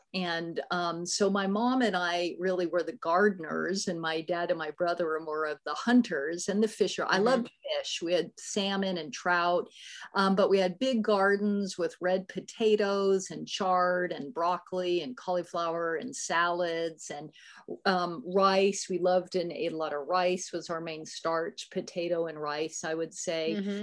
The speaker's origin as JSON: {"language": "English", "region": "California", "country": "United States", "tie": "born or raised there", "said": "Also, growing up on the Eel River and up in the beautiful redwoods, I was also privileged to see, you know, natural ecosystems that were pretty healthy."}